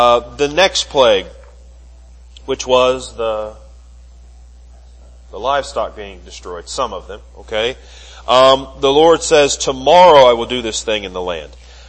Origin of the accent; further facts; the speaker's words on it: Bell, Florida, United States; the town I grew up in Florida, Bell, is surrounded on three sides by dairy farms.